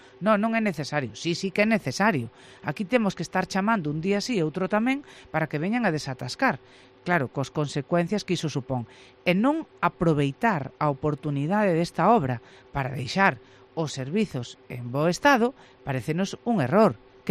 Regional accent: Lugo, Galicia, Spain; e como lucense, pois tamén dende logo é un acto de responsabilidade.

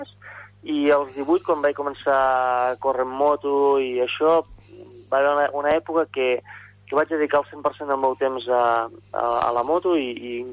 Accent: Oliana, Catalonia, Spain; also born or lived in La Seu d'Urgell; Vaig néixer, jo soc d'Oliana, però vaig néixer a la Seu d'Urgell

